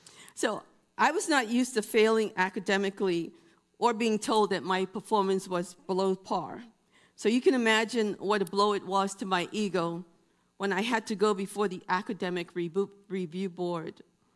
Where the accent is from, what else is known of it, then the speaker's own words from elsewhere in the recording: Bahamas; now in United States; Growing up in the Bahamas, I was used to doing well in school. But after we moved to the United States and as I got older